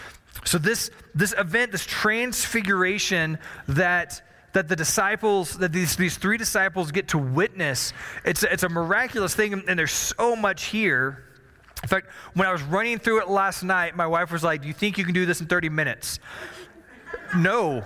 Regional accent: Texas, United States; I grew up in West Texas.

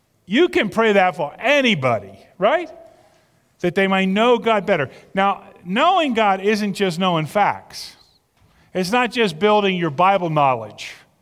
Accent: Pitman, New Jersey, United States; Yesterday, some people gathered in my hometown of Pittman, New Jersey, and they celebrated the 50th reunion of the class of 1975.

